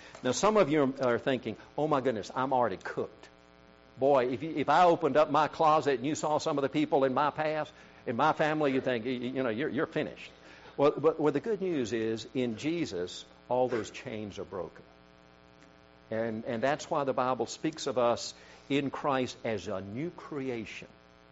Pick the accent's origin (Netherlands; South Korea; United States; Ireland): South Korea; English is a second language; growing up in Korea, when I was speaking in Korean, I never used the pronouns I, my, me, or mine.